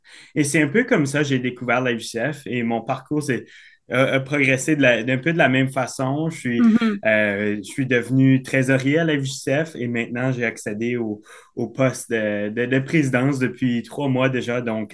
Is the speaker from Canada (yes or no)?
yes; New Brunswick, Canada; Je suis originaire du nord-ouest du Nouveau-Brunswick. Et pour moi, c'était un milieu très proche de la frontière du Québec, un milieu très majoritaire francophone.